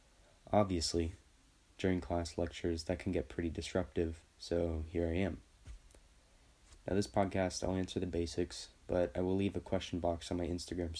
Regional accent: Hawaii, United States; also born or lived in North Carolina; now in Australia; So, I was born in Hawaii, but I've lived many places in the United States. The longest of those being North Carolina for 6 years. So, that's where I tell people I'm from. But if you want to be technical about it, I'm from Hawaii.

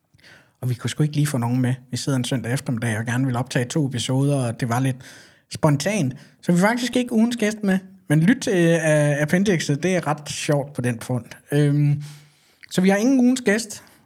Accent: Zealand, Denmark; jeg er fra Sjælland og mere jubelidiot

